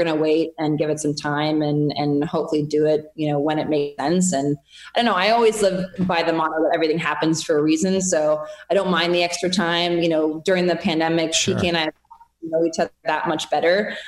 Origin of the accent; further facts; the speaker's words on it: Minnesota, United States; I'm from just south of Minneapolis. I grew up on a little hill called Buck Hill.